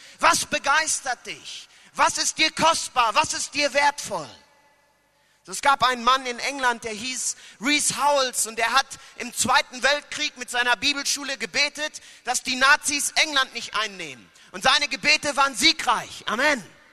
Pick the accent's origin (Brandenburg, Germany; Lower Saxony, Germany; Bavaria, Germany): Lower Saxony, Germany; Hannover; ich komme aus Hannover, bin verheiratet, habe zwei kleine Kinder